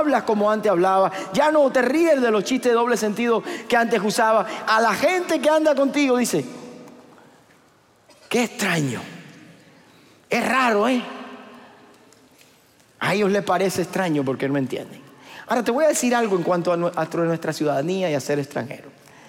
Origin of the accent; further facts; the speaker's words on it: Cuba; accent: Cuban; Mi acento nunca le cuadra a nadie.